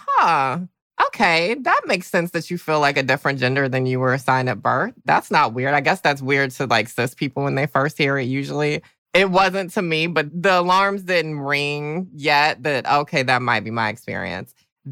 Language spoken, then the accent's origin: English; Augusta, Georgia, United States; So I grew up in Augusta, Georgia. Mm-hmm. And I grew up in a very Catholic, Black, traditionally Southern family.